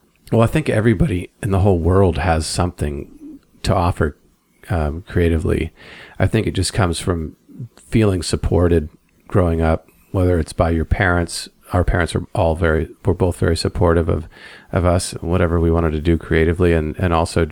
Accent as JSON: {"language": "English", "town": "Santa Barbara", "region": "California", "country": "United States", "tie": "born or raised there", "also_born_or_lived": "Ojai / Ventura", "said": "Yeah, I was born in Ojai. And I grew up most of my life here in Santa Barbara. I lived a few short years in Ventura, and when I was about four, I moved here."}